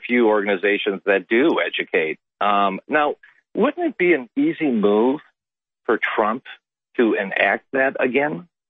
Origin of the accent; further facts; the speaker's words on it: California, United States; moved away as an adult; I'm a refugee from California. I escaped a couple years ago and moved to northern Utah.